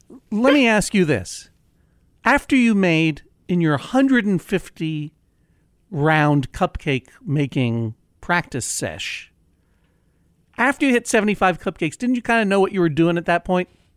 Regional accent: Brookline, Massachusetts, United States; it is specifically in my hometown of Brookline, Massachusetts.

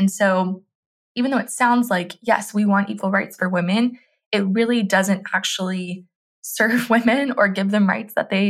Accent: Tennessee, United States; your home state, my home state of Tennessee.

